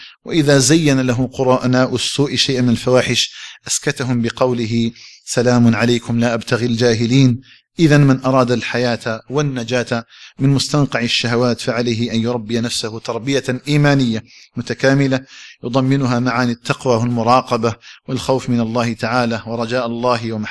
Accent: Algeria; اللهم اجعل بلدنا الجزائر آمنا مطمئنا

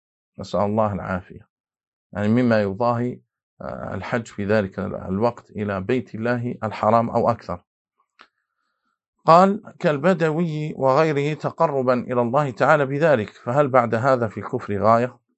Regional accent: Algeria; أنا حضرت مرة في منطقة عندنا في الجزائر

